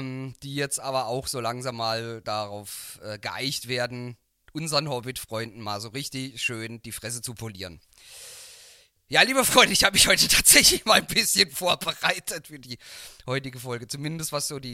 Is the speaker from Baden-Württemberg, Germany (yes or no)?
yes; Baden-Württemberg, Germany; also hier bei uns in Baden-Württemberg, wo ich jetzt her bin, ist am Mittwoch zum Beispiel nochmal Feiertag